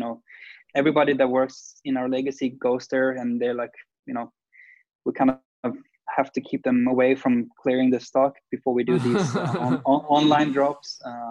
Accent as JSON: {"language": "English", "country": "Sweden", "tie": "born or raised there", "said": "Growing up in Sweden was like a thirst for culture, you know."}